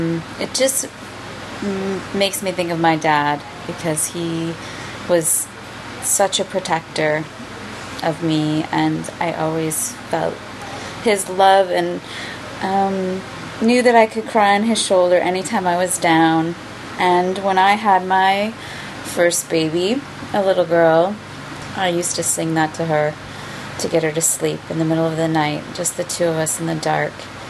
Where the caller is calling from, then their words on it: Eugene, Oregon, United States; I'm calling from Eugene, Oregon.